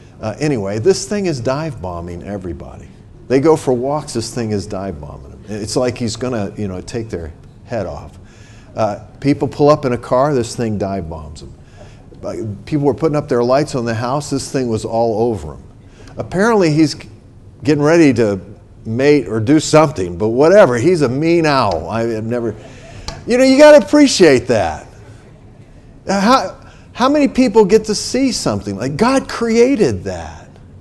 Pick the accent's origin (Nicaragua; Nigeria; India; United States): United States; East Coast; born there; I was born on the East Coast. You didn't see anything like that on the East Coast.